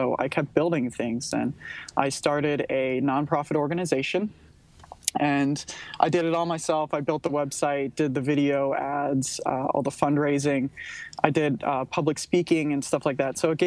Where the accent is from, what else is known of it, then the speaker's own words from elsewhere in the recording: Kentucky, United States; So I'm from Kentucky, which is, for anybody that is not familiar with Kentucky, that is the middle of the United States.